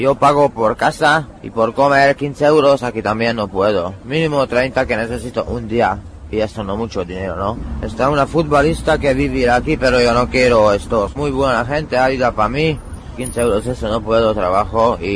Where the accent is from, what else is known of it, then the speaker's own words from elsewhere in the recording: Hungary; Spanish is a second language; now in Spain; No, pero tengo 1, 2 o 3 chicos, sí, que húngaro también.